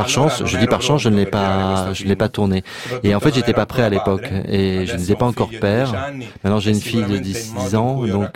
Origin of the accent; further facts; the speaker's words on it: Italy; surtout parce que je suis italien en fait, je vis en Italie